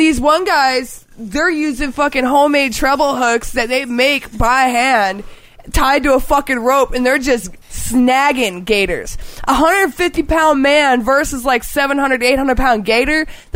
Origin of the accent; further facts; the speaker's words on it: Florida, United States; Florida, and I was just thinking to myself, and I'm like, yeah, this is what my hometown has to offer.